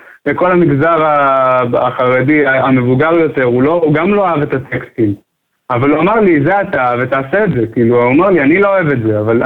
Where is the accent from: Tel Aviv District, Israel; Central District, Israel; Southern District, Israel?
Central District, Israel; Rehovot; born or raised there